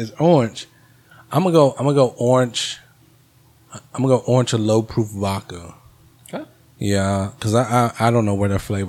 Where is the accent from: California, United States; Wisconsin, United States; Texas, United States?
Texas, United States; Corpus Christi; You sound like you're from Houston or Louisiana." And I'm like, "No, I'm from Corpus."